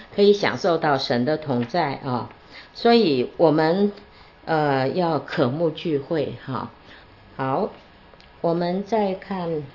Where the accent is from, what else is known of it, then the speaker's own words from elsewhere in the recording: China; 因为我们中国人啊，很多的捆绑